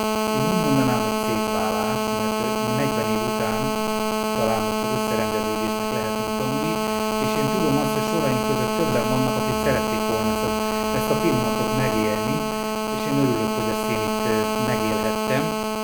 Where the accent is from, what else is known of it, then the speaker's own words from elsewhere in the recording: Szolnok, Jász-Nagykun-Szolnok, Hungary; milyen volt szolnokiként megélni az adventista jelenlétet.